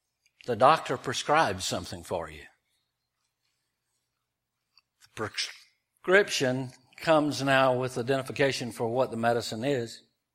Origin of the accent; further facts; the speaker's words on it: Thomasville, Georgia, United States; But I am from Thomasville, and that's not far from Tallahassee, so that tells you about which team I was hanging out with.